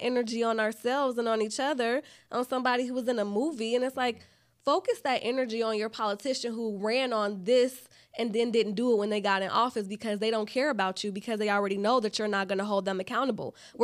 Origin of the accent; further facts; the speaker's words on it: Chicago, Illinois, United States; I'm not a canceler. I'm from Chicago.